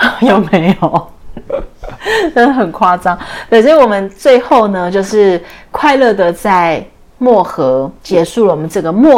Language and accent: Chinese; Taiwan; 这个梗就是我们台湾人比较没感觉